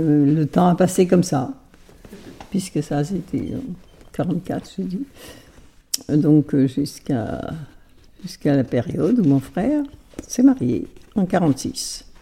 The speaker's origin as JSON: {"language": "French", "town": "Feillan", "country": "France", "tie": "born or raised there", "said": "Je viens de Feillan. Ouais. Je suis née à Feillan. J'habite Feillan."}